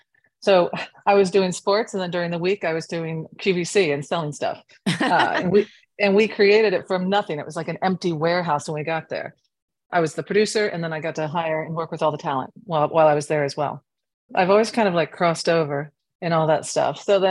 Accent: Ohio, United States; Well, I was raised in Ohio and I went to Bowling Green.

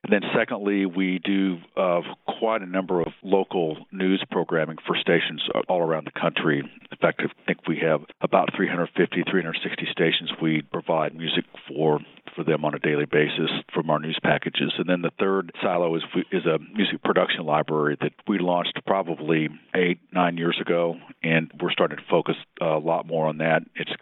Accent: Dallas, Texas, United States; And I ended up back in my hometown, Dallas, because my folks had a retail store and they wanted me to do a jingle.

